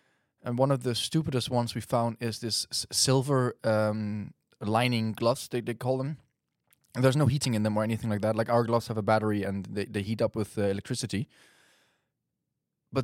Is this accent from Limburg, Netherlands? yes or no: yes; Maastricht, Limburg, Netherlands; I'm currently 23. I grew up in the Netherlands. I have two Danish parents. So I grew up in a Danish household in the Netherlands. I was born close to Maastricht and lived here pretty much my whole life.